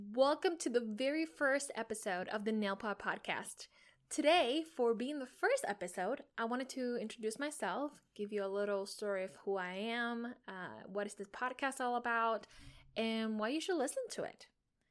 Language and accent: English; Puerto Rico; And yes, I am from Puerto Rico. Puerto Rico.